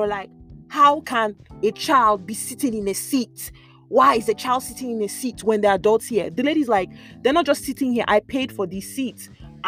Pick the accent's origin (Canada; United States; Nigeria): Nigeria; because I'm Nigerian, I'll focus more on the Nigerian aspect